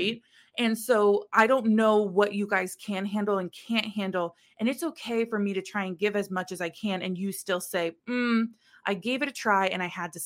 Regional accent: Midwest, United States; We are in the Midwest. We grew up in the Midwest, both you and I.

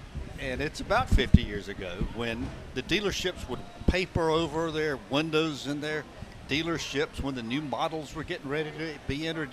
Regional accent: Greenville, United States; I grew up in Greenville, and the Browns down there at Brownwood.

